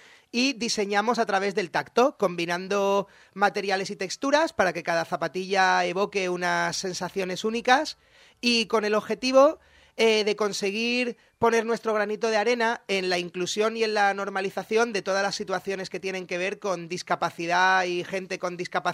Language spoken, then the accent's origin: Spanish; Alicante, Valencian Community, Spain; como alicantinos que somos, todos nuestros productos, proveedores, fábricas, es todo alicantino, o sea que más que Made in Spain es Made in Alicante